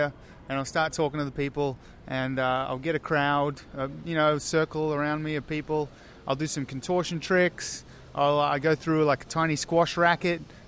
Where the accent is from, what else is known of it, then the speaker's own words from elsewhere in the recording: Australia; I grew up in Australia in a small town